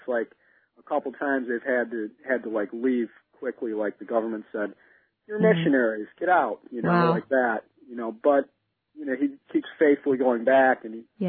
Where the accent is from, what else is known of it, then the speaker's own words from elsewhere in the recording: Euclid, Ohio, United States; Yeah, praise the Lord. I'm from Euclid.